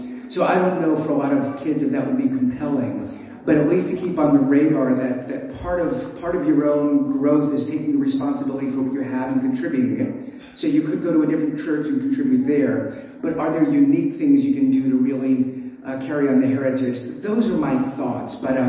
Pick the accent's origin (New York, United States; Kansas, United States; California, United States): New York, United States; Brooklyn; So, again, I grew up in Brooklyn